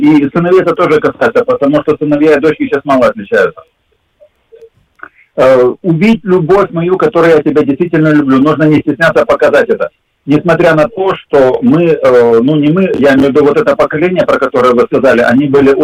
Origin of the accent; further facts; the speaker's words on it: Ural, Russia; я родился и вырос на Урале